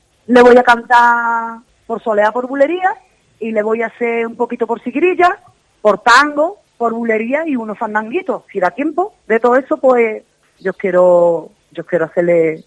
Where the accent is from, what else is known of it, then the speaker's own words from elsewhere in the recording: Montpellier, Occitania, France; now in Málaga, Spain; Y después me fui para Málaga, que yo soy francesa.